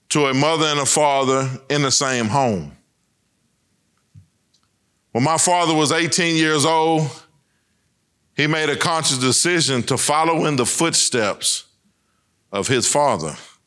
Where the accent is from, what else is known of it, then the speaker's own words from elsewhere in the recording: Corpus Christi, Texas, United States; born there; But I was born in Corpus Christi.